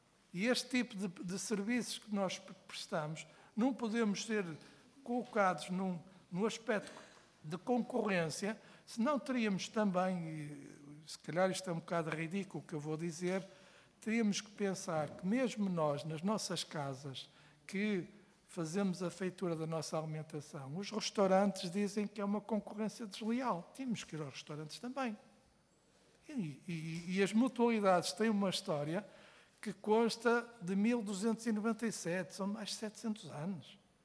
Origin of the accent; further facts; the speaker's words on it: Norte, Portugal; que sou do Norte